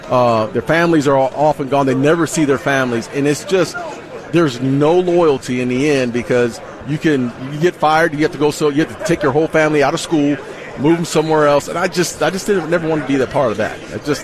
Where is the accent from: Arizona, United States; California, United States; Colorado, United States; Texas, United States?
Arizona, United States; Phoenix; I grew up in Phoenix. Grew up on the west side.